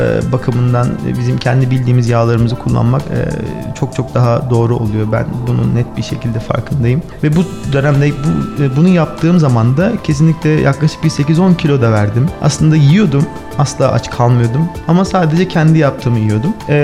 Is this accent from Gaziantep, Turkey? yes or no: yes; Gaziantep, Turkey; Evet, ben mesela kendim bir Antepliyim